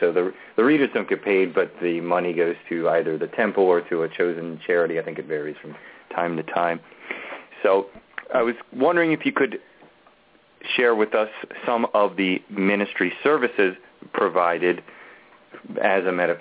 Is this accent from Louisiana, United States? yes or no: no; Baltimore, Maryland, United States; We're from Baltimore.